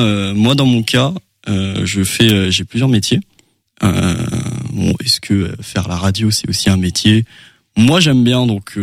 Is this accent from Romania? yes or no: no; Angers, Pays de la Loire, France; Moi, je suis 100% angevin.